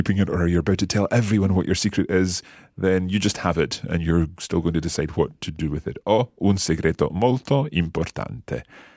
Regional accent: Scotland, United Kingdom; I think we've perhaps got a slight advantage being Scottish because we roll our R's all the time.

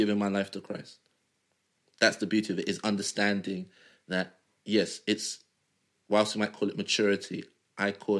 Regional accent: Nigeria; If me and another Nigerian have an idea that requires us to travel around the world, I'm more likely to get my idea off the ground

